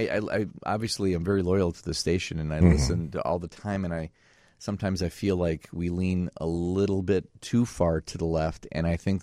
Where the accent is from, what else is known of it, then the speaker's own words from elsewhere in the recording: Park Ridge, United States; born there; I was born in Park Ridge, but yeah, I do understand.